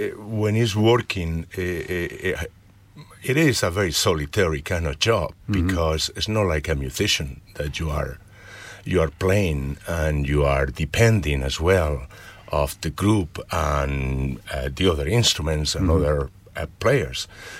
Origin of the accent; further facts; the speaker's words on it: Madrid, Community of Madrid, Spain; now in Ireland; I'm from Madrid.